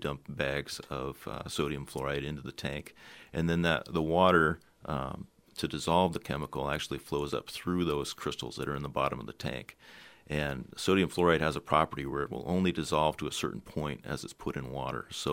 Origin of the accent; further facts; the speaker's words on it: Petersburg, United States; I grew up in Petersburg and I graduated at Petersburg High School in 1985, so my entire youth was spent without fluoride.